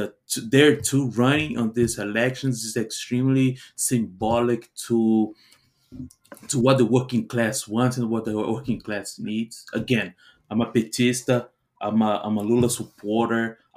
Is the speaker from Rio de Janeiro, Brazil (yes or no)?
no; Belo Horizonte, Minas Gerais, Brazil; He's actually from my hometown, Belo Horizonte.